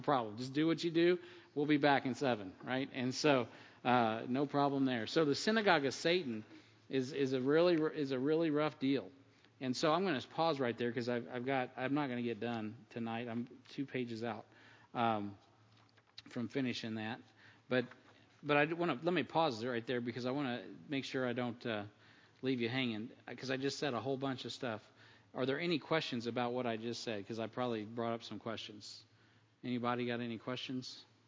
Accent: United States; I'm an American. I vote.

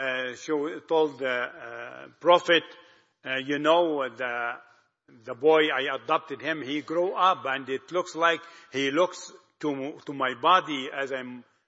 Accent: Egypt; I grew up in Egypt

